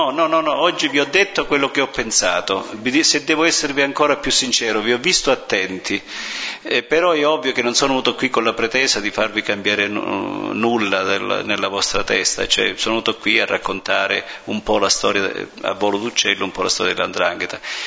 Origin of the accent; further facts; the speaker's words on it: Gerace, Calabria, Italy; il mio paese è bellissimo. Il mio paese si chiama Gerace ed è bello come Todi o come Gubbio, come Assisi.